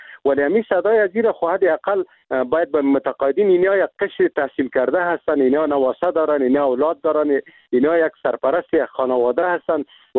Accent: Afghanistan; ما خود مسلمان هستیم، ما افغان هستیم، از این ملت هستیم، اینمی زندگی کردیم، در میجا تولد شدیم،

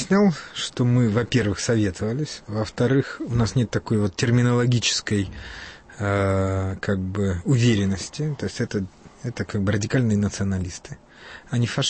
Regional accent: Moldova; Я сам родом из Молдавии, и там всплеск национализма был огромный.

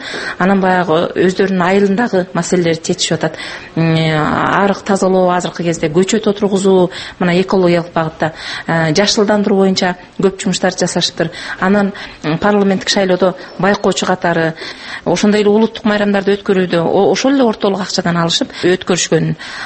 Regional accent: Naryn Region, Kyrgyzstan; Мен элетти көтөрүү үчүн ушул өз жардам тобу аркылуу өзүмдүн Нарын районума

